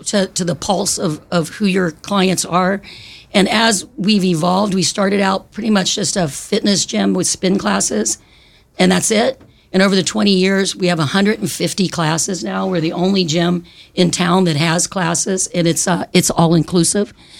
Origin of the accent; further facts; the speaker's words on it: Kentucky, United States; Yeah, and I have a bachelor's in physical education out of Kentucky. I'm from Kentucky.